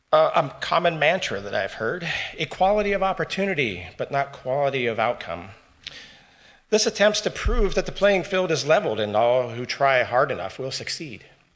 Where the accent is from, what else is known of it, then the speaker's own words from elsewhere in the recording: Charleston, South Carolina, United States; I was raised Southern Baptist in the Charleston, South Carolina area.